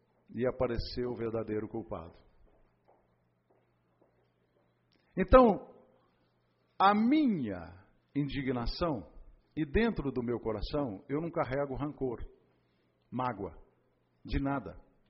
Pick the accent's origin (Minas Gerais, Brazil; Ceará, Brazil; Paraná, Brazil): Minas Gerais, Brazil; Araguari; Sou de Araguari, Minas Gerais.